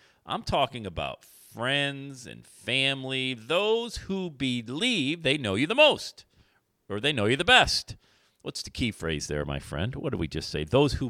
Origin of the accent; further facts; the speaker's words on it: Buffalo, New York, United States; But the Buffalo Bills, where I grew up in the Buffalo area from my whole life